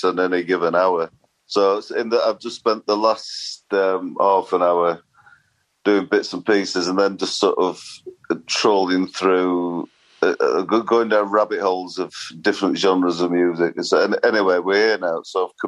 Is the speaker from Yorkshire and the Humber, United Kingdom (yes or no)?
yes; Sheffield, Yorkshire and the Humber, United Kingdom; I was brought up in Sheffield and my grandma died when I was around 10, so we moved as a family from a rather less salubrious area to posh Sheffield.